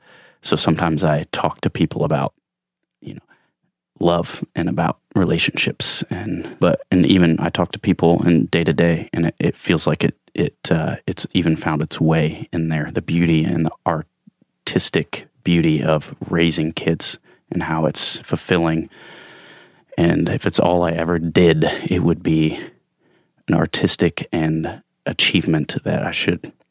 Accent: Muncie, Indiana, United States; Oh, see, I'm from Muncie, Indiana, and it was probably mid-2000

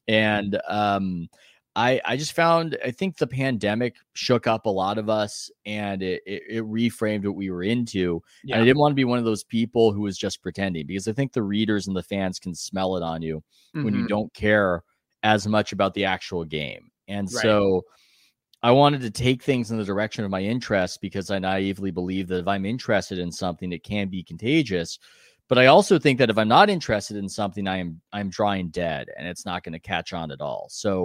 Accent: San Diego, California, United States; I'm from San Diego. So it's Trevor Hoffman

